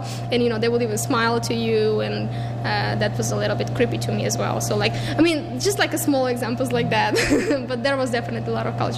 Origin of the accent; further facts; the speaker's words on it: North Macedonia; I'm from Republic of Macedonia.